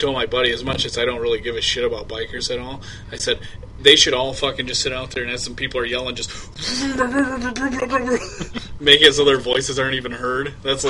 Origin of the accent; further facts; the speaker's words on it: Michigan, United States; I've said it. I don't care. I'm from Michigan.